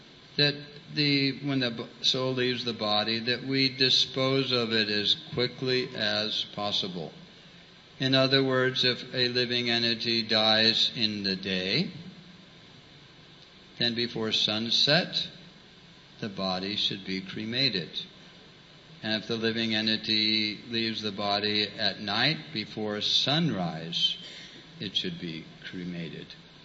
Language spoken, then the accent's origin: English; United States; born there; Now, I was born in the West, and in the very prestigious and exalted country called America.